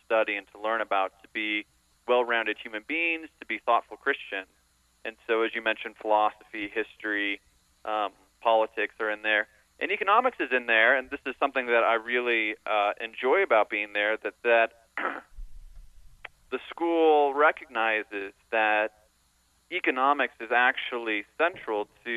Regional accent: Colorado, United States; I applied because I'm from Colorado. My wife's from Alaska. We're not exactly big city people.

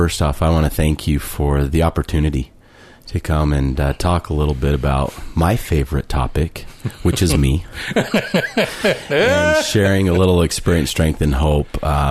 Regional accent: Centerville, Utah, United States; also born or lived in Farmington, Utah, United States; I'm 42 years old. I was born in Farmington, Utah, so I'm a local resident here in Utah. Grew up in a little town called Centerville

